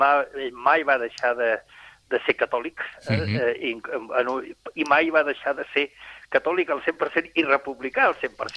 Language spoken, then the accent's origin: Catalan; Madrid, Community of Madrid, Spain; nosaltres vam créixer a Madrid amb ell, però allà estàvem vivint naturalment sota la dictadura de Franco.